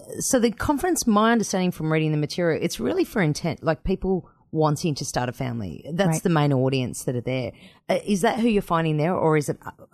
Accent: Australia; Can I ask something that might embarrass us as Australians?

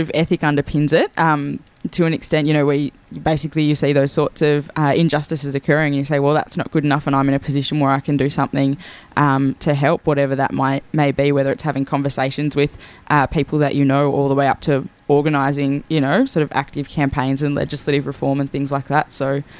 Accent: Blacktown, New South Wales, Australia; I'm actually from New South Wales, so I grew up in Western Sydney, which is probably about halfway between the Blue Mountains and Sydney City itself, in a place called Blacktown.

